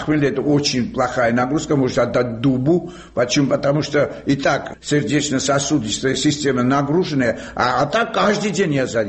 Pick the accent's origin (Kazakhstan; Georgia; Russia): Georgia; Tbilisi; Мы вот коренной тбилисель.